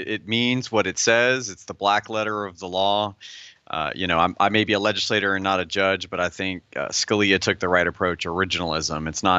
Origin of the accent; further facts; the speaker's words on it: United States; I am a devout Christian. And second to that, I am an American